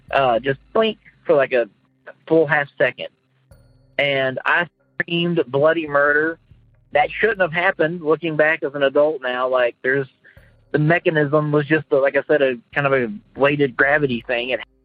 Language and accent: English; Kansas, United States; from Kansas.